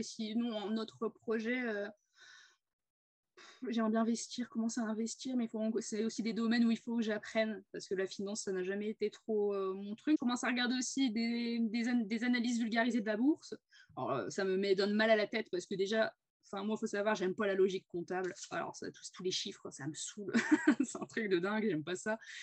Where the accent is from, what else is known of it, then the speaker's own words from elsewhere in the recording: Cambrai, Hauts-de-France, France; parce qu'à la base moi je suis de Cambrai-Douai, dans le Nord